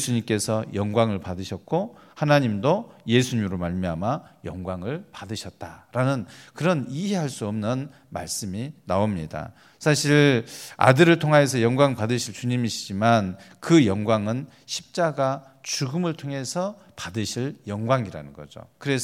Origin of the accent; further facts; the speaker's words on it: Naju, South Jeolla, South Korea; 저는 그 나주 시골에서 자랐기 때문에 키는 작아도요 어렸을 때 지게를 참 많이 졌습니다.